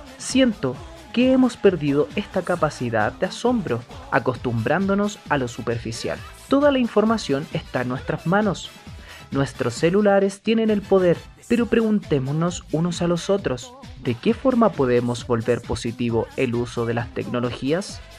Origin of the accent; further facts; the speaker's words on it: Santiago, Santiago Metropolitan Region, Chile; now in El Salvador, Chile; Vengo de Santiago, particularmente de la comuna de La Granja.